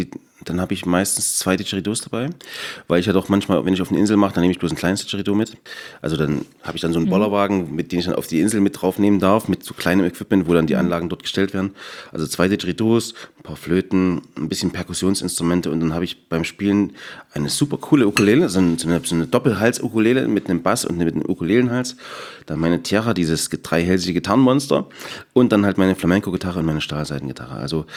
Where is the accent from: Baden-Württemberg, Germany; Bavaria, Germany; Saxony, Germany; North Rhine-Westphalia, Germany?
Saxony, Germany; Ich bin durch und durch Erzgebirger